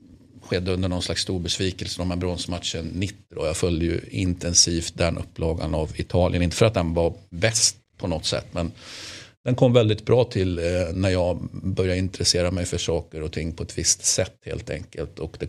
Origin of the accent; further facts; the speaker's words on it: Sweden; Och som svensk har man ju det då.